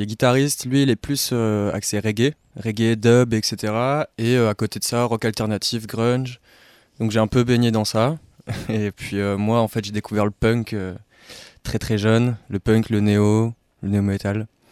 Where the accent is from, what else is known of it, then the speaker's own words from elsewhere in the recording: Lille, Hauts-de-France, France; Alors je viens de notre belle région des Hauts-de-France, de Lille plus exactement.